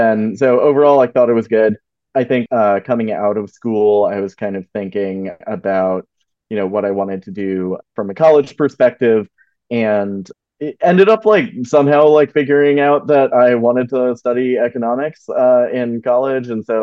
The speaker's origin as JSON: {"language": "English", "region": "Maine", "country": "United States", "tie": "born or raised there", "said": "that was sort of the path for me going from growing up in Maine to through college."}